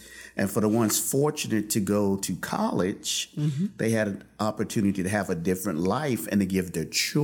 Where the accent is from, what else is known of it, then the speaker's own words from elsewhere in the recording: Florida, United States; I grew up in North Florida.